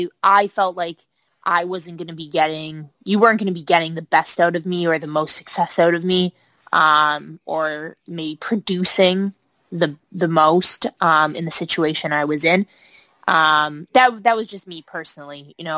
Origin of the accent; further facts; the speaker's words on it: Canada; now in United States; obviously being Canadian, I was going through some immigration changes. I was applying for a green card.